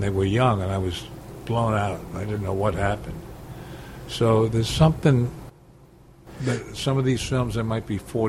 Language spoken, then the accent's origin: English; New York, United States; No, a little bit on Long Island when I was very young, and then Army, then back to New York, Greenwich Village. I'm basically, in a way, a New Yorker from two or three places close by.